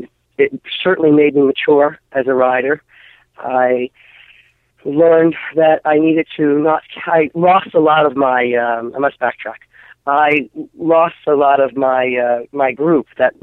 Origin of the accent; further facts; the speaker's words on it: United States; For me, I actually felt more comfortable because it was my home country.